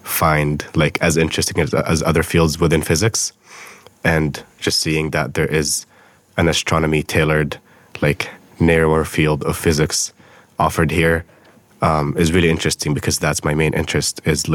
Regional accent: Bethlehem, West Bank, Palestine; now in United States; I'm from Bethlehem, Palestine. So how did I end up at Whitman College? I grew up in Palestine and my parents didn't want me to kind of stay in Palestine

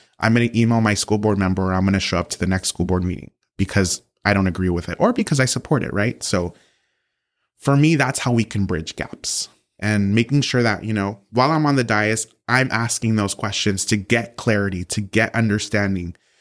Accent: Santa Ana, California, United States; I'm from Santa Ana, I'm from SAUSD, I'm a proud product of this school district.

